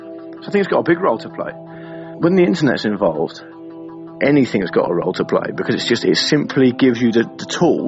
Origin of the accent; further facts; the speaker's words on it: Portsmouth, South East England, United Kingdom; now in London, United Kingdom; I'm from Portsmouth on the south coast of the UK, and I live in London.